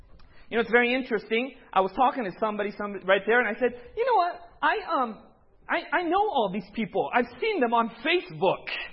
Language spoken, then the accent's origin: English; California, United States; born or raised there